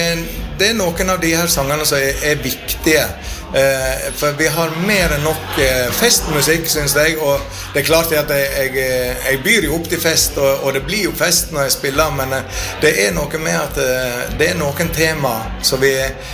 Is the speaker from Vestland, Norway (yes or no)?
yes; Høyanger, Vestland, Norway; jeg kommer jo fra en bygde, jeg også, sånn at jeg kommer fra Høyanger